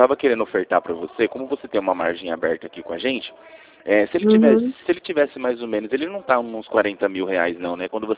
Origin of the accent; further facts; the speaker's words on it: Guarantã, Brazil; Nossa, eu sou lá de Guarantã, você acredita?